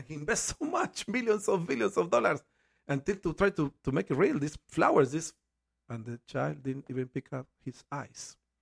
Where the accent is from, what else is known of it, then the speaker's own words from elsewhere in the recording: Veracruz, Mexico; born there; English is a second language; I was born in Veracruz, Mexico.